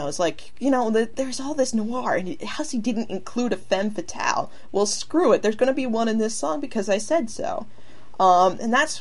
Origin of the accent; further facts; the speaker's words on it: Rhode Island, United States; I don't know, it's a small state. I'm from Rhode Island, for the people who don't get that.